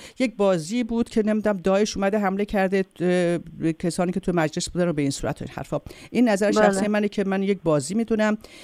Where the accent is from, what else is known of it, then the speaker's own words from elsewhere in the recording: Iran; ما مردم ایران هستیم